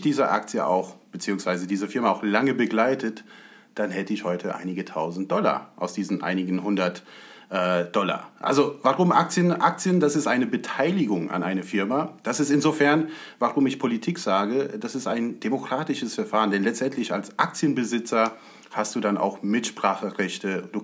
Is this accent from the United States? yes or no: yes; United States; Und zwar in den USA. Dort bin ich aufgewachsen und hatte mit 16 schon